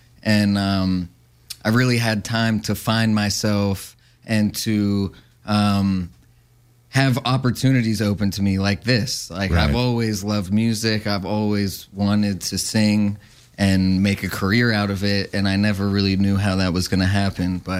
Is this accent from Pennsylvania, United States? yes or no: yes; Pittsburgh, Pennsylvania, United States; So, I had a strange story. I'm from Pittsburgh, and I was in treatment at another 30-day kind of treatment center